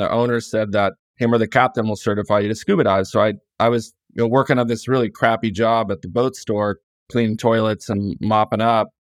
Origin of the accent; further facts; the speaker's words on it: Canada; born there; My mom is American. My dad's Canadian. I was born up in the Rocky Mountains, Canada.